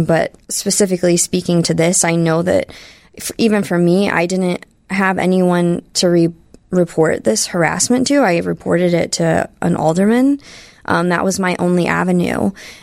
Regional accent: Illinois, United States; now in Chicago, United States; I grew up in Central Illinois, so I didn't even really know what the Chicago Machine was

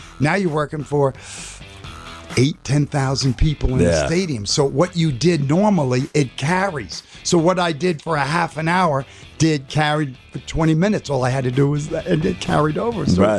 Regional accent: New York, United States; we were very poor growing up in New York.

